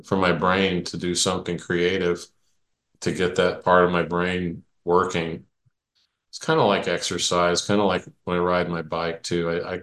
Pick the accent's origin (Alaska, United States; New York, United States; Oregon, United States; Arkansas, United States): Arkansas, United States; moved away as an adult; also born or lived in St. Louis; I grew up in Arkansas and in a sort of a small college town, and there was nobody had a band.